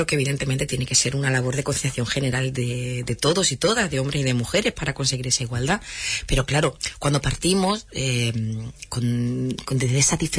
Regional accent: Andalusia, Spain; se trabaja sobre nuestra identidad como andaluza y andaluza

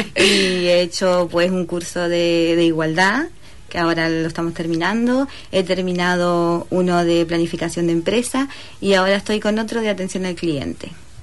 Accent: Canary Islands, Spain; porque yo vengo de las Islas Canarias y no sabía dónde ir, dónde moverme.

